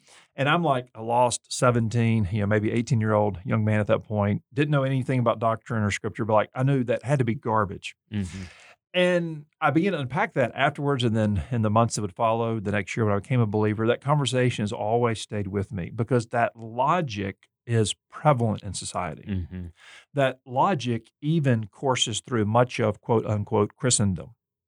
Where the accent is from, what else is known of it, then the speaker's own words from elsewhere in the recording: Mobile, Alabama, United States; I grew up in Mobile, as you know, and in a conservative Southern Baptist church.